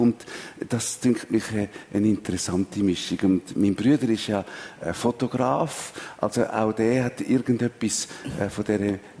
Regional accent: Switzerland; Und so sind wir Schweizer geworden. Und ich fühle mich heute als Schweizer, ich fühle mich heute nicht mehr als Deutsch oder Italienisch.

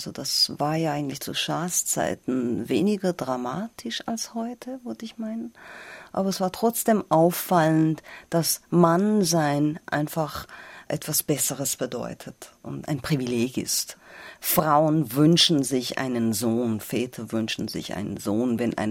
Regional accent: Tehran, Tehran Province, Iran; Ja, ich komme aus Persien, wie ich immer sage, obwohl man das heutzutage nicht mehr sagt. Also ich bin in Teheran geboren, ja.

